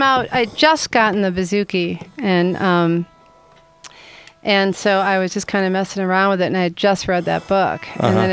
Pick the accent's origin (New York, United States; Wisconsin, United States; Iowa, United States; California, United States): Wisconsin, United States; Madison; I am originally from Madison.